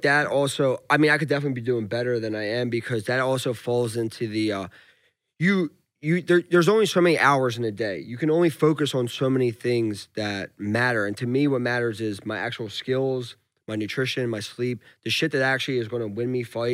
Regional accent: United States; But I'm American. I'm American.

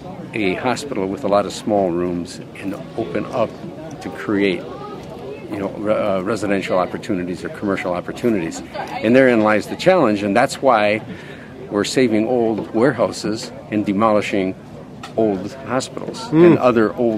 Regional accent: Detroit, Michigan, United States; and I grew up in Detroit, and I grew up in Detroit when it was a beautiful city.

